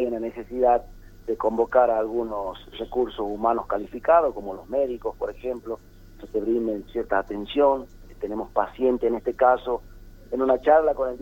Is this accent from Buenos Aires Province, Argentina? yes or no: no; Salta, Argentina; nosotros los que somos de ahí del Chaco salteño